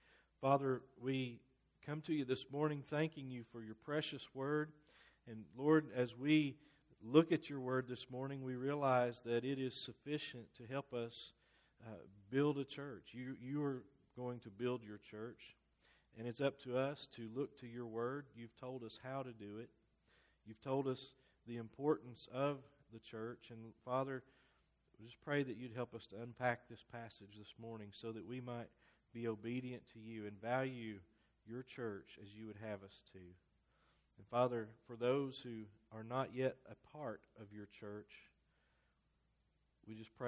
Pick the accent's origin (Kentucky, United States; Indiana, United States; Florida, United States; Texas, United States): Kentucky, United States; I grew up in Kentucky, a big Kentucky basketball fan.